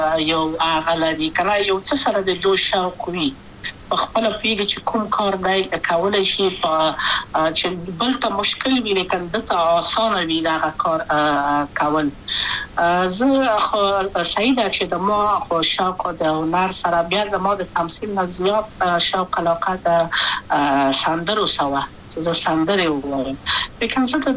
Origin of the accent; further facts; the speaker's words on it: Kabul, Afghanistan; also born or lived in Maidan Wardak; د کابل په تخت پل سیمه کې یم او لویا شویم کابل که هم